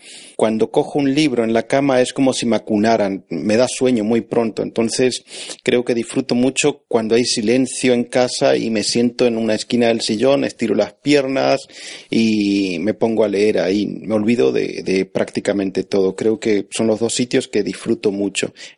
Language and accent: Spanish; Argentina; Yo soy argentino